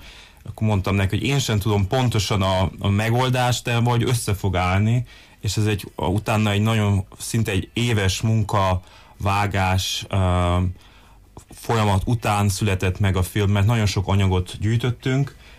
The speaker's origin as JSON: {"language": "Hungarian", "town": "Târgu Mureș", "region": "Mureș County", "country": "Romania", "moved": "yes", "said": "mivel elköltöztem már régóta Marosvásárhelyről, meg Erdélyből, úgy fel akartam elveníteni az emlékeimet"}